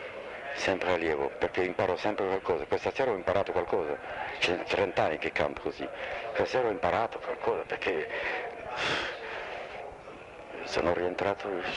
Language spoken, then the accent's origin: Italian; Monte Carlo, Monaco; Italian is a second language; moved away as an adult; now in Italy; io ho fatto i miei studi in Italia, ma in un collegio francese a Bordighera, presso Monte Carlo, perché io sono di Monte Carlo.